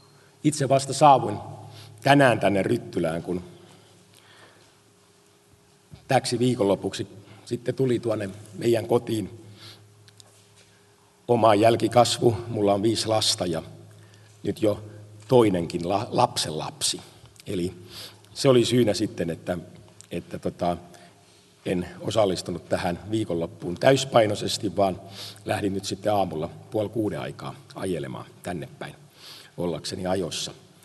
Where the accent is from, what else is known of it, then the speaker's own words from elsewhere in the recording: Turku, Southwest Finland, Finland; now in Nakkila, Finland; Mä olen kotoisin Turusta, mutta asustelen tätä nykyään Porin tietämillä Nakkilassa ja toimin pienen herätysliikkeen, rukolavaisen herätysliikkeen paimenena